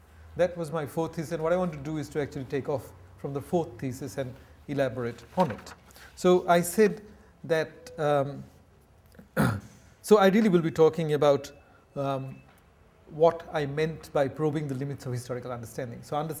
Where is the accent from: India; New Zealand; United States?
India; just to speak as an Indian and as an Indianist